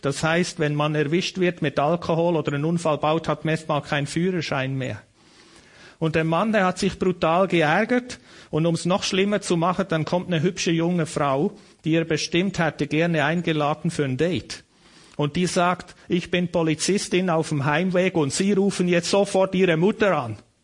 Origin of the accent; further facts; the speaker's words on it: Switzerland; Und ich als Schweizer muss dann zwischen diesen Australiern übersetzen